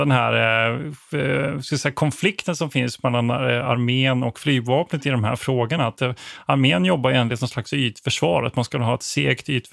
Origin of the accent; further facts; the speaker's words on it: Växjö, Kronoberg County, Sweden; born there; jag är född i Växjö. Och det var ju en sån här luftcentral stad egentligen.